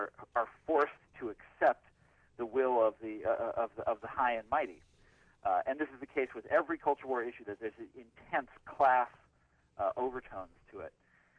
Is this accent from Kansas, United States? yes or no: yes; Kansas, United States; And it turns out my home state of Kansas was just perfect for these purposes